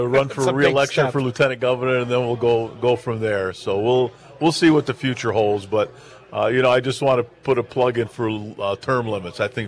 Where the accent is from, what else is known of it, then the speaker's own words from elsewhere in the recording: Detroit, Michigan, United States; I grew up in Detroit, Michigan, out in the suburbs. It was a great place to grow up as a kid.